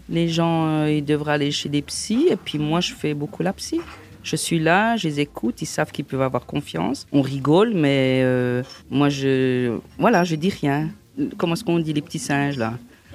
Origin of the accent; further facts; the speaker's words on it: Courtételle, Jura, Switzerland; moi, quand j'étais enfant, j'habitais à Courtétel, on avait une école enfantine, puis on avait des sœurs.